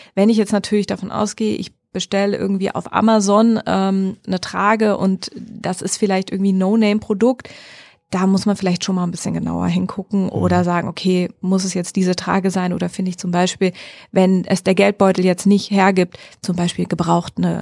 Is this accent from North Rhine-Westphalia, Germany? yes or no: no; Marburg, Hesse, Germany; sitzt bei Marburg, also quasi in meiner Heimat.